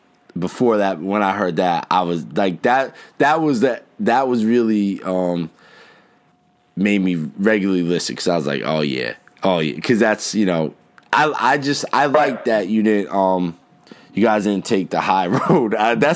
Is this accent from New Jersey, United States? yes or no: yes; New Jersey, United States; And I grew up in North Jersey, so you know I'm part of that NYC thing too.